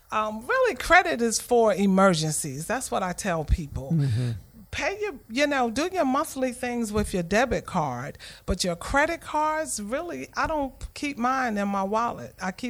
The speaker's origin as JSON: {"language": "English", "town": "Baltimore", "region": "Maryland", "country": "United States", "said": "I remember going to college my freshman year, coming to Atlanta. I'm from Baltimore, by the way."}